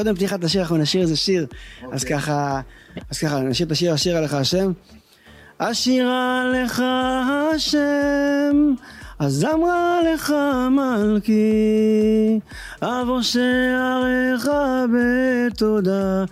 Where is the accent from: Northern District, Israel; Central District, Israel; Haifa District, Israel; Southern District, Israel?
Central District, Israel; Yavne; טוב, אני בן 42, אני מגיע מהעיר יבנה. ברוך השם, נשוי, פלוס 8 בנים.